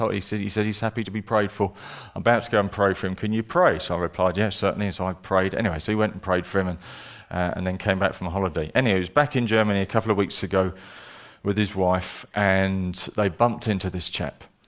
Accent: Cirencester, South West England, United Kingdom; I'm from Cirencester up in Gloucestershire and was invited to speak at a social club.

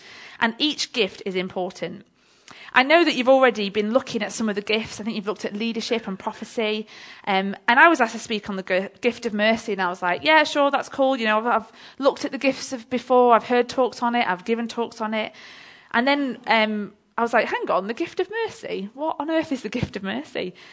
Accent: England, United Kingdom; And that just really resonated with me as a Northerner.

